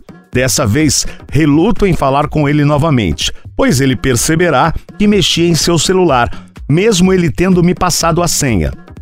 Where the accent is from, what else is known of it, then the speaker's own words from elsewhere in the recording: Juiz de Fora, Minas Gerais, Brazil; tenho 32 anos, sou de Juiz de Fora, sou escorpião. E eu e meu namorado vivemos juntos há 6 anos.